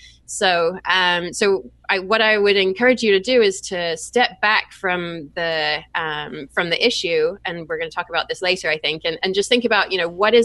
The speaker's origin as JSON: {"language": "English", "region": "England", "country": "United Kingdom", "tie": "born or raised there", "said": "I grew up in England"}